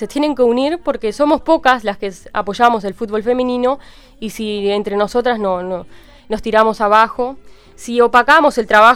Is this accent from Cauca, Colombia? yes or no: no; Barranquilla, Atlántico, Colombia; soy barranquillera.